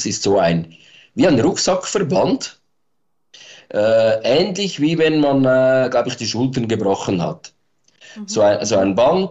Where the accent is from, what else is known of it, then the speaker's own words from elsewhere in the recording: Aargau, Switzerland; ich komme aus der Schweiz, wie man hört, aus dem schönen Kanton Aargau. Bin 50 Jahre alt geworden dieses Jahr